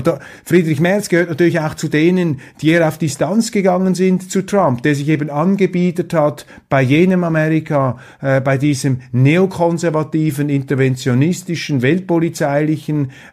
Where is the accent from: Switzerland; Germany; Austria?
Switzerland; Und für mich als Schweizer ist das natürlich ein klarer Missbrauch staatlicher Autorität.